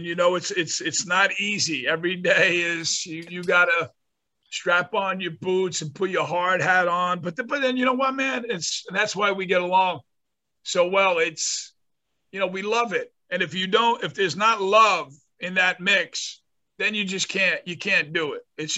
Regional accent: North Bergen, New Jersey, United States; in New Jersey, like when where I grew up in North Bergen, which is a suburb of New York City.

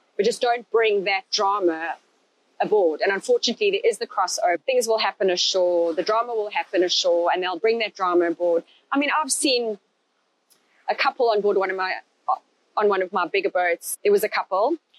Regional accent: Zimbabwe; moved away as an adult; now in London, United Kingdom; even though I'm this girl from Rhodesia, from Africa, landing my job in London

